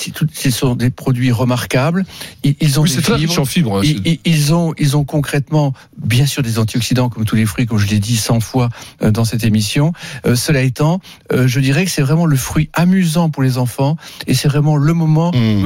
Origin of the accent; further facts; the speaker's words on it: Metz, Grand Est, France; je suis de Metz, je suis né là-bas